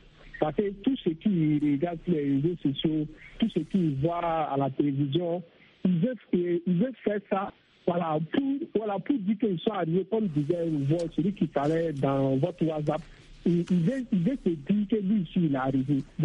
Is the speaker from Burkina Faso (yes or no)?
yes; Ouagadougou, Centre, Burkina Faso; chez nous, à Ouagadougou